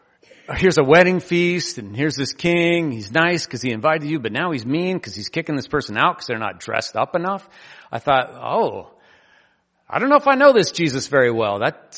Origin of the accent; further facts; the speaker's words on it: Bend, Oregon, United States; When I was a kid, I grew up in Bend, Oregon. It was 20,000 people then. It's 150 now and counting, maybe 170.